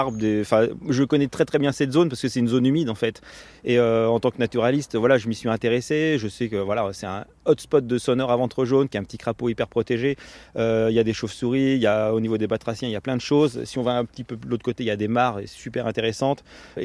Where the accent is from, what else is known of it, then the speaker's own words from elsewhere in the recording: Guéret, Nouvelle-Aquitaine, France; je suis guérétois, je suis né à Guéret, j'ai grandi en Creuse.